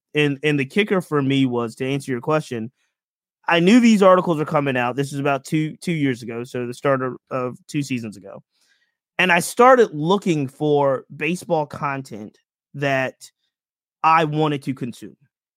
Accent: Richmond, Virginia, United States; I'm from Richmond, Virginia. I'd started a blog that was a Richmond-based community blog

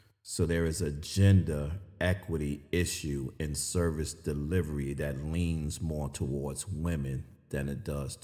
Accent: New York, United States; I grew up in New York.

